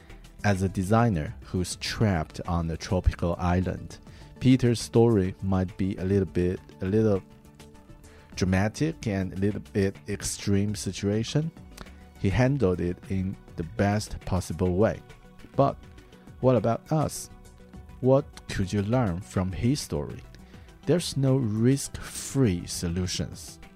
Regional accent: China; English is a second language; moved away; I came from China with family. It was quite hard when I arrived a new country to start from scratch. I might visit my extended family in China this year

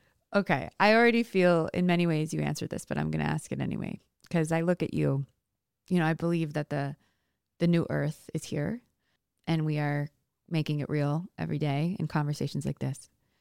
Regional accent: North Dakota, United States; I'm from North Dakota.

